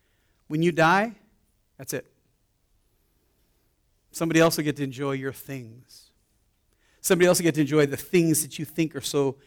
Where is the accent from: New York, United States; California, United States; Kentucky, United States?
California, United States; I didn't grow up in Ohio in snow. I grew up in Southern California. We saw snow on television.